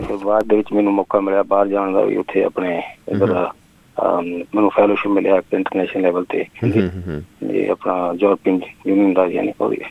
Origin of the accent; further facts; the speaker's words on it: Gujarwal, Punjab, India; ਮੇਰਾ ਜਨਮ ਪਿੰਡ ਗੁਜਰਵਾਲ ਆ, ਗੁਜਰਵਾਲ ਪਿੰਡ ਹੈਗਾ ਲੁਧਿਆਣੇ ਤੋਂ ਤਕਰੀਬਨ 20-21 ਕਿਲੋਮੀਟਰ ਜੀ, ਮੈਂ ਉੱਥੇ ਜੰਮਿਆ ਪੜਿਆ, ਉੱਥੇ ਮੈਂ ਮੈਟ੍ਰਿਕ ਕੀਤੀ